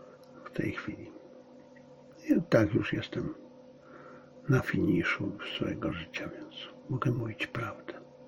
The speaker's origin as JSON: {"language": "Polish", "country": "China", "second_language": "Polish", "lives_now": "Poland", "said": "Chińczycy uważają, że jestem gównem, a Polacy też. Bo jestem Chińczykiem."}